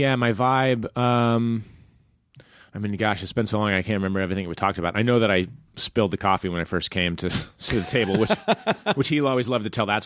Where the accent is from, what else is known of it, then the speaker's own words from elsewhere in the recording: Iowa, United States; And I was like a naive kid from Iowa.